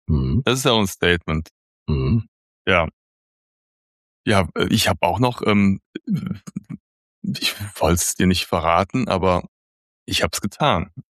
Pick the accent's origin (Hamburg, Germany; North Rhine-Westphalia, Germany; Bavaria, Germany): North Rhine-Westphalia, Germany; Cologne; Ich bin damals mit Ende der 80er mit Pierre Littbarski, Thomas Sessler aufgewachsen bei Köln.